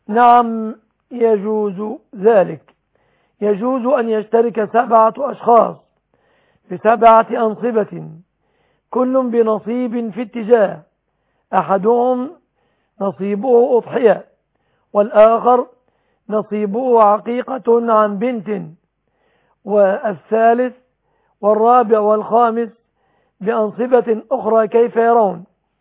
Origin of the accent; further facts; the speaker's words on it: Egypt; في بلادنا مصر